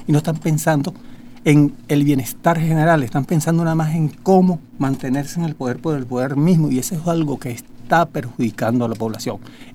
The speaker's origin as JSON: {"language": "Spanish", "country": "Venezuela", "said": "no es que estamos preocupados como empresarios nada más, sino como ciudadanos venezolanos"}